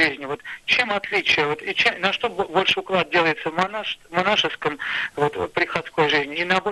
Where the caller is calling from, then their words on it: Central Black Earth Region, Russia; Я звоню вам из Черноземья.